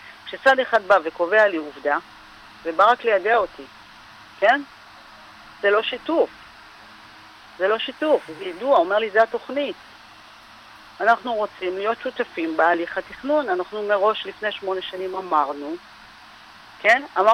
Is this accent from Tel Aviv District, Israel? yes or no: yes; Herzliya, Tel Aviv District, Israel; born there; אני ילידת הרצליה, בעלת דירה ביד התשעה.